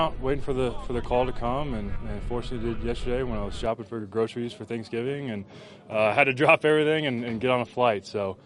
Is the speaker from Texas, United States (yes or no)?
yes; Dallas, Texas, United States; also born or lived in Minnesota; You know, I grew up in Dallas. Everyone thought I was a Cowboys fan, but I grew up a Broncos fan